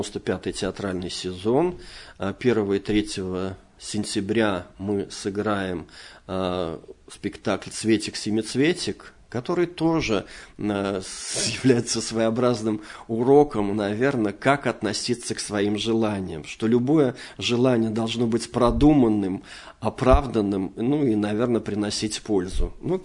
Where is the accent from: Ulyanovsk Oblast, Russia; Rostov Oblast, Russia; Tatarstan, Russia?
Ulyanovsk Oblast, Russia; я вырос в Ульяновской области